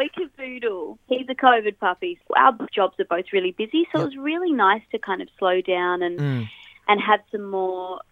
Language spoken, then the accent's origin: English; Perth, Western Australia, Australia; I'm from Perth